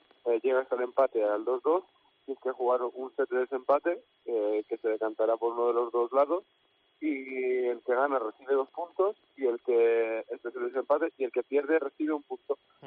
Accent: Cabezón de la Sal, Cantabria, Spain; llevar los colores de aquí, de Cabezón de la Sal, que es de donde soy yo, y luego también de pues de Cantabria

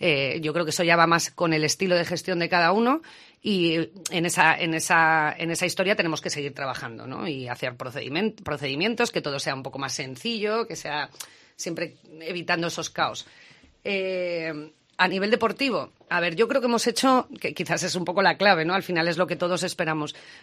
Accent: León, Castile and León, Spain; porque somos leoneses, y porque somos de León

